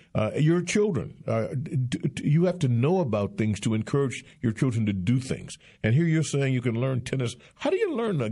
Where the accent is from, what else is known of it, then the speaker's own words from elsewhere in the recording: Detroit, Michigan, United States; also born or lived in Cumming; As growing up in Detroit and in Cumming, I never had a chance to play tennis.